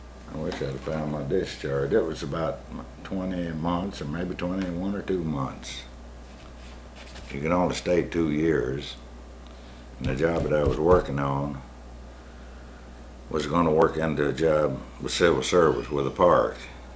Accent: Glasgow, Kentucky, United States; I've been lived in Glasgow all my life until I went to Mammoth Cave for the CCCs.

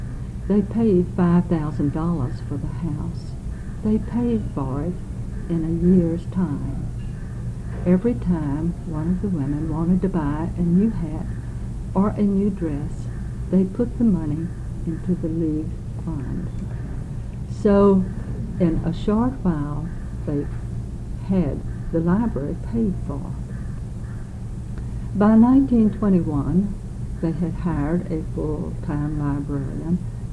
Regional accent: Princeton, Kentucky, United States; I am a native Princetonian. I was born in Princeton.

